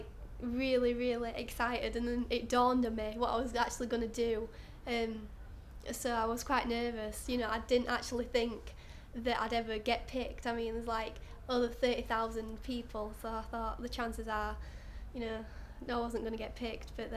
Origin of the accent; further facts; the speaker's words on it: Barnsley, Yorkshire and the Humber, United Kingdom; Well, we're from Barnsley, so obviously travelling actually to London is, you know, a bit of a trek, but.